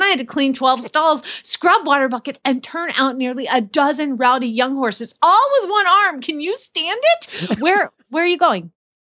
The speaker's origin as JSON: {"language": "English", "region": "Georgia", "country": "United States", "said": "no, I'm from Georgia originally"}